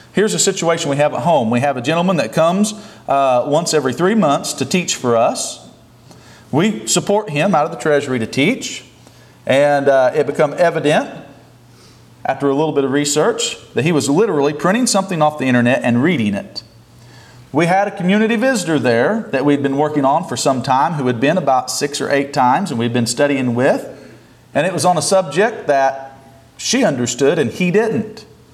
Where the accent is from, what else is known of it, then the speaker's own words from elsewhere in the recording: Missouri, United States; I'm from Southwest Missouri